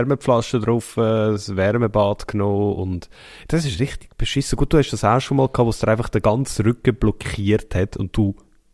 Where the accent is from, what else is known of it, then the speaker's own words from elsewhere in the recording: Nidwalden, Switzerland; also born or lived in Ticino; now in Bern, Switzerland; eigentlich sind wir aufgewachsen, also geboren in Nidwalden. Dann sind wir 10, also ich etwa 10 Jahre ins Tessin gewohnt. Du bist ein bisschen länger im Tessin gewesen. Zurückgekommen. Und wir haben halt immer wieder ein bisschen umgezügelt.